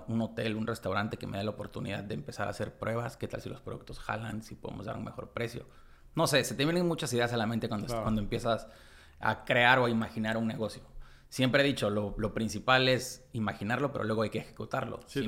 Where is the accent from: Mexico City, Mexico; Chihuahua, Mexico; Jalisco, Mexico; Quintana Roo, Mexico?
Quintana Roo, Mexico; Cancún; de Cancún, sí. Nací aquí en Cancún hace 30 años ya. Mis papás llegaron aquí a Cancún hace bastante tiempo, son de los pioneros de Cancún. Como sabemos, Cancún es una ciudad muy joven, pero mis papás son tabasqueños.